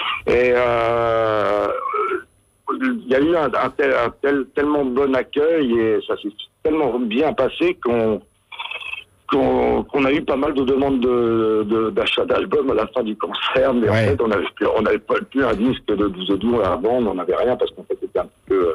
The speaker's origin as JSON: {"language": "French", "region": "Brittany", "country": "France", "said": "Je crois que quand on est breton et quand on est à la pointe, on sait très bien que de toute façon c'est un choix de vie."}